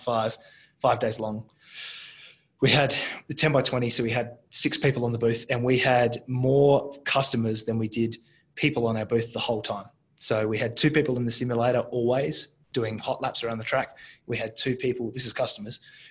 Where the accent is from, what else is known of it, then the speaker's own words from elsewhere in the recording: Australia; now in United States; So a bunch of us Aussies moved out here and I've got to be honest, the accent helps.